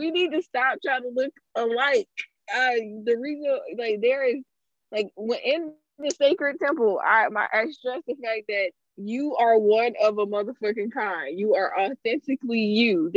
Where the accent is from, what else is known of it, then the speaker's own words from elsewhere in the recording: Candace, South Carolina, United States; Okay, I'm from Candace, South Carolina. that's what we do.